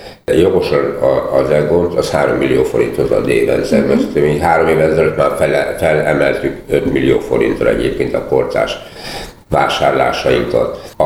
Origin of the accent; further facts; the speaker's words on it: Eger, Heves, Hungary; én a gyerekkoromat Egerben töltöttem, és egy Egrinek vallom magamat